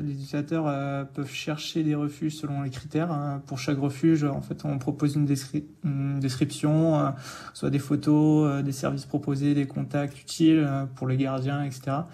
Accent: Gap, Provence-Alpes-Côte d'Azur, France; De Gap, la région des Hautes-Alpes.

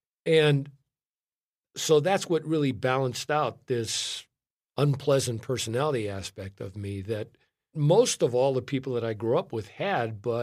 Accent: Chicago, Illinois, United States; I grew up in Chicago during a period of time when there was a lot of violence.

